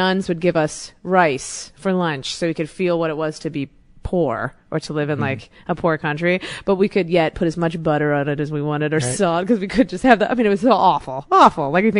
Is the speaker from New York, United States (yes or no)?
no; Cleveland, Ohio, United States; Like I grew up in Cleveland, you know, normal, like suburban, adorable white wooden house